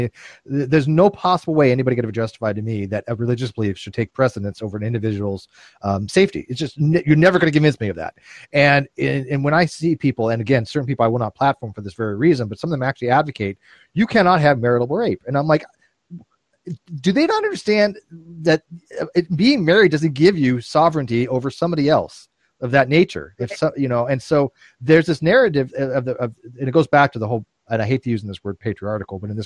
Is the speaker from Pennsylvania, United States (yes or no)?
no; California, United States; I'm from Orange County, so I mean, I take that very personally